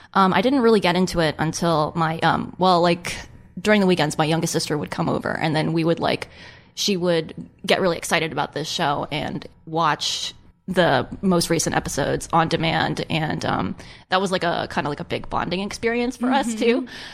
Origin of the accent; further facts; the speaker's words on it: Maryland, United States; I'm from Maryland.